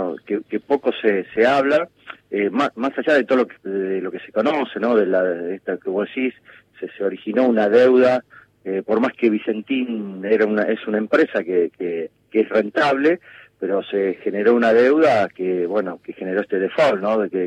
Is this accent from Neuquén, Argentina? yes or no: no; Villa Eloísa, Santa Fe, Argentina; Soy de Villa Eloísa.